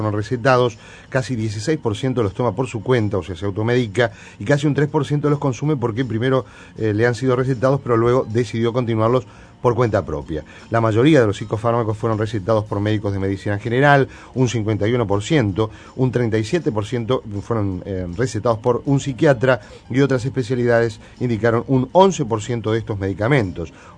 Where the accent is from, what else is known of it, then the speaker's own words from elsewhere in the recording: Uruguay; Somos muchos los uruguayos que consumimos algunas de estas drogas